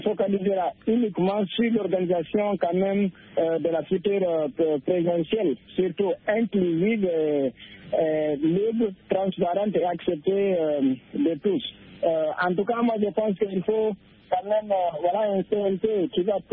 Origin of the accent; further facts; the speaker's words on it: Guinea; now in Cameroon; parce qu'en tant que Guinéen, moi, par exemple, j'ai 32 ans, mais je n'ai jamais quand même voté